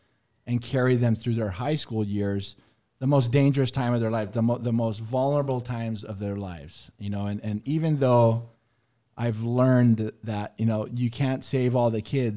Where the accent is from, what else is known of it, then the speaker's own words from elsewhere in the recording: Kauai, Hawaii, United States; I was born and raised on Kauai, and I've been sober 20.